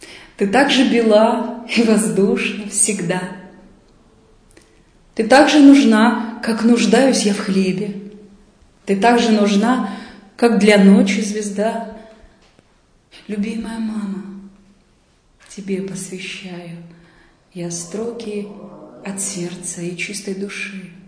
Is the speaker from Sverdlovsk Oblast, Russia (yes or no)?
yes; Bogdanovich, Sverdlovsk Oblast, Russia; Авторская редакция была в городе Богданович, собственно, откуда я родом.